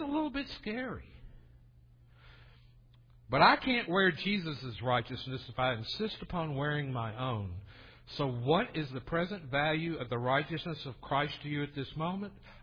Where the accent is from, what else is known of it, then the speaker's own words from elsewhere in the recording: the South, United States; I grew up in the South and I just thought, you know, that's cool.